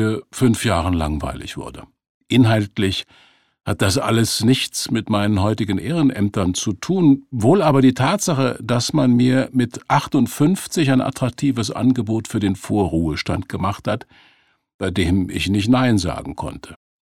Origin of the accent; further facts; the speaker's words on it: Berlin, Germany; born there; Ich bin in Berlin geboren